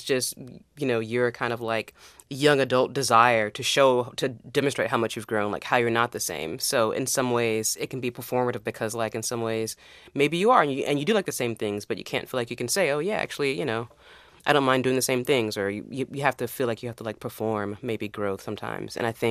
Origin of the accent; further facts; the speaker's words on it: Nashville, Tennessee, United States; Where I'm from Nashville, you know?